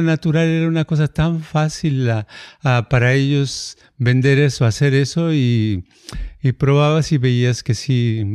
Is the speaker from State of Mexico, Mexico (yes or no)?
no; Jalisco, Mexico; born there; en el pueblito donde yo nací, ahí toda la gente tiene la fama de que todos son taqueros.